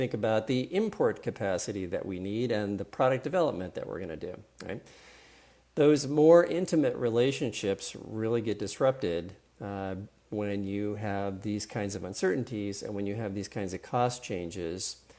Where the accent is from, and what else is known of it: San Diego, California, United States